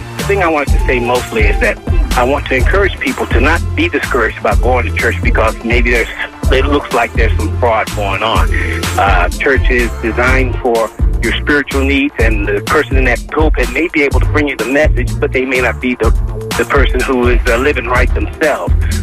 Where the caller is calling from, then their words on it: Tampa, Florida, United States; Hey, good morning. I'm from Tampa.